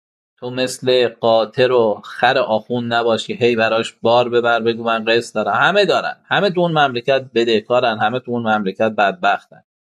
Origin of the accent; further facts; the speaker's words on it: Eqlid, Fars, Iran; اقلید، اه شهر خودم،